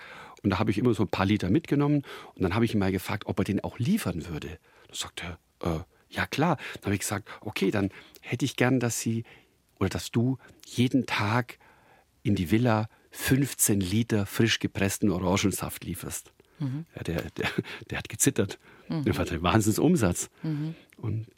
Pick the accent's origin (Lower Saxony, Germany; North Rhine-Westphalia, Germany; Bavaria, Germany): Bavaria, Germany; Füssen; Ich komme ja nicht aus Probstried, ich bin ja aus Füssen.